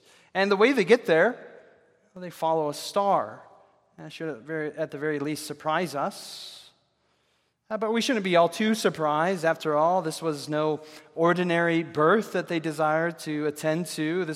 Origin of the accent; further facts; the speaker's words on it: Lewiston, United States; also born or lived in Texas; In my hometown of Lewiston, we would hear stories about famous people moving into the area